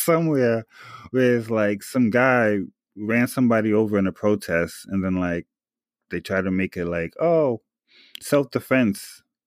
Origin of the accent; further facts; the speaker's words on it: Queens, New York, United States; when I grew up in Jamaica, Queens, in like the late 90s, it was all black people around me.